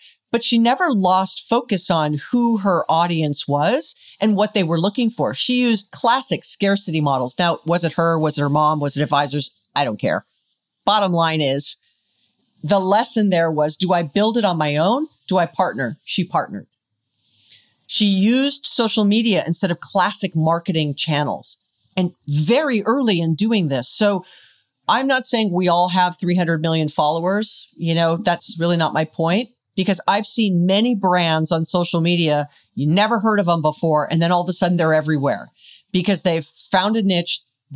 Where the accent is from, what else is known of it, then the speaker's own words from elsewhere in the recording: Hawaii, United States; And I was born and raised in Hawaii, and that was our only retail store.